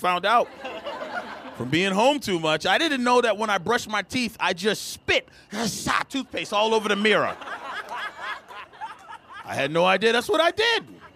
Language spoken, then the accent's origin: English; Boston, Massachusetts, United States; I'm from Boston, and I think it's so lovely.